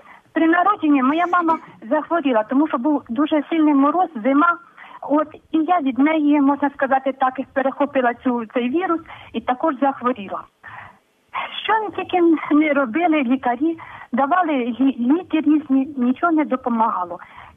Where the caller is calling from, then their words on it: Khmilnyk, Vinnytsia Oblast, Ukraine; Я з Хмельника. Я народилася в 62-му році. Ну, 62-й рік, грудень місяць, 24 грудня.